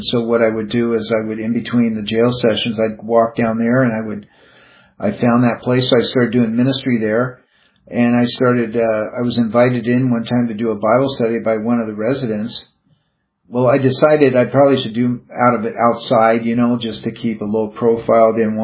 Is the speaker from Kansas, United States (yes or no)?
no; Everett, Washington, United States; It was located in Everett, Washington, my hometown.